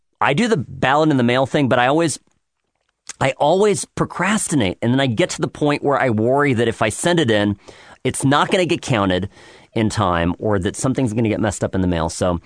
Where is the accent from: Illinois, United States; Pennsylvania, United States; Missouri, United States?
Illinois, United States; Chicago; born there; I was born in Chicago. So you can take the boy out of Chicago. You can't take the Chicago out of the boy.